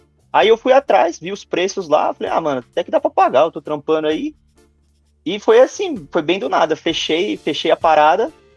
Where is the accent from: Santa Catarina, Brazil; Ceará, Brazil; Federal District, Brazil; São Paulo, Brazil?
São Paulo, Brazil; Santo André; Sou de Sampa também, Santo André.